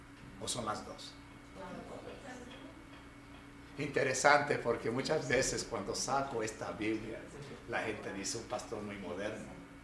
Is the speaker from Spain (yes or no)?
no; Puerto Rico; Soy puertorriqueño y conozco la pobreza.